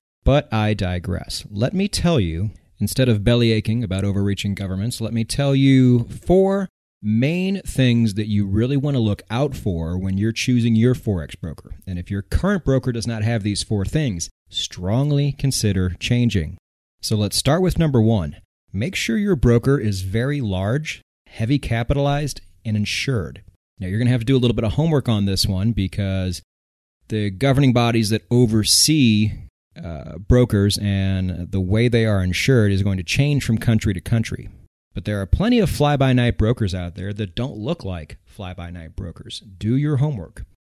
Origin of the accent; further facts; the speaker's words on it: United States; I'm American. We have like 4 or 5 legitimate choices out here.